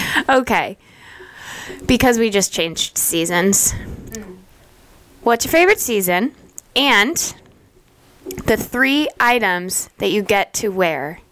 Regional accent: California, United States; Because I mean, I'm from Southern California.

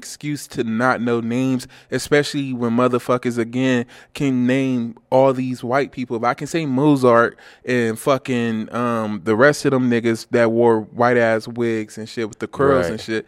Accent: Cleveland, Ohio, United States; accent: Cleveland; my Cleveland accent is probably thick as fuck to a motherfucker in a different country.

